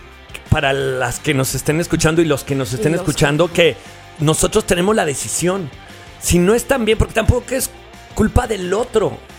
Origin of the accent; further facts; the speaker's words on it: León, Guanajuato, Mexico; vas a mi tierra, León, Guanajuato.